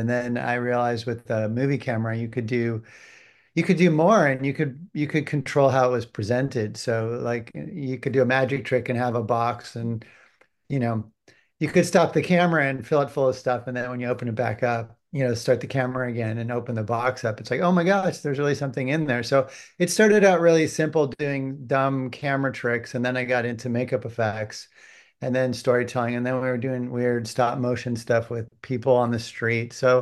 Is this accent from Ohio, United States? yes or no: yes; Cleveland, Ohio, United States; I'm from outside Cleveland. All right. Yeah. We were kind of in the boonies, you know, not too far from the cornfields way back when.